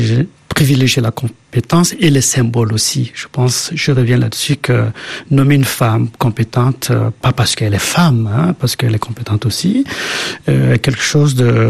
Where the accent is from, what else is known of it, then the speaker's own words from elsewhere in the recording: Mauritania; chez moi, en Mauritanie, j'ai beaucoup de palmiers.